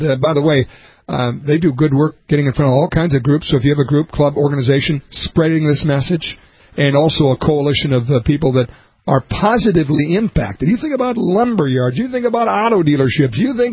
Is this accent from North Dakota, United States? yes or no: yes; North Dakota, United States; being confronted by a young clerk when she found out that I was from North Dakota